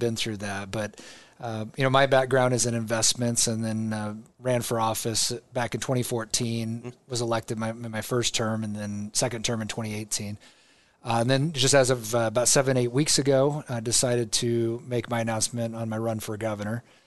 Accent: Omaha, Nebraska, United States; And so growing up in Omaha, and then getting spent a lot of time in the ag community just with my family, and my uncle still farms there.

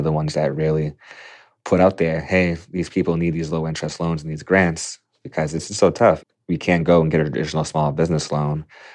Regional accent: Quincy, Massachusetts, United States; Back in 2011, I was a 17-year-old senior at Quincy High in Quincy, Massachusetts, my hometown.

